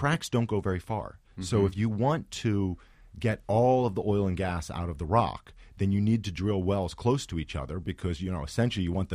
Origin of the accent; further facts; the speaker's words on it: Philadelphia, Pennsylvania, United States; I grew up in Philadelphia.